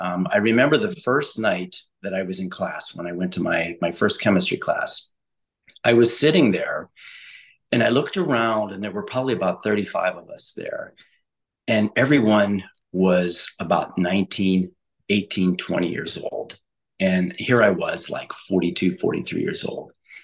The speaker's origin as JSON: {"language": "English", "region": "Ohio", "country": "United States", "tie": "born or raised there", "said": "So my story is, I grew up in Northeast Ohio in the United States, and I did several different jobs, a few things here and there. And I ended up coming to Southern Ohio"}